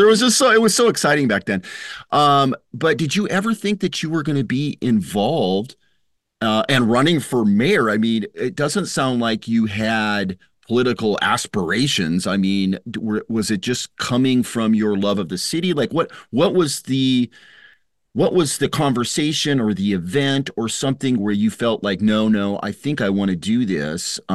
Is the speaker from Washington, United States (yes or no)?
yes; Longview, Washington, United States; I grew up in Longview, which was a working class timber town, same kind of thing.